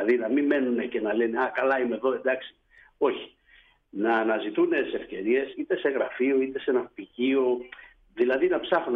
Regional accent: Chios, North Aegean, Greece; born there; Εμείς γεννηθήκαμε στη Χίο και το νησί μας είναι το νησί της Ναυτιλίας.

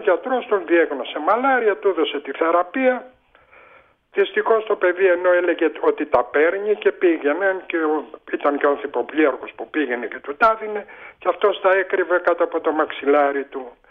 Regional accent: Thessaloniki, Central Macedonia, Greece; also born or lived in Volos; Εδώ γεννήθηκα, μεγάλωσα. Δύο, και το Βόλο το λατρεύω που μεγάλωσα εκεί, αλλά η Θεσσαλονίκη.

